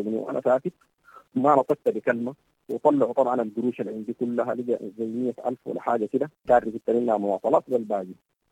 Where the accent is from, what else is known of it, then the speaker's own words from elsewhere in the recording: Sudan; نحن كشعب سوداني مهتمين جدا جدا